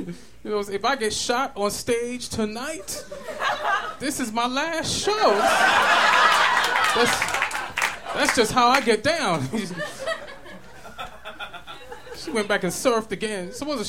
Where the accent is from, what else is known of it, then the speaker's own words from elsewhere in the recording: New York, United States; also born or lived in Jamaica; I'm from New York and shit, by way of Jamaica. I'm living out here in California.